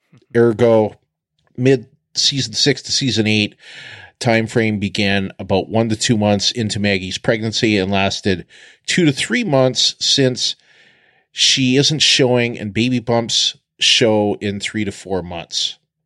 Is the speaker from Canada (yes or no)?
yes; Canada; moved away; I'm kind of a weird Canadian because I'm Canadian, but not, you know, haven't lived in Canada now for almost 18 years. So, but I'm still technically Canadian.